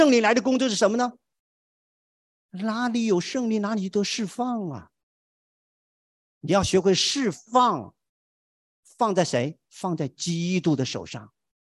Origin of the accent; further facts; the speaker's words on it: Hunan, China; accent: Hunan; 我们湖南话不这样说哈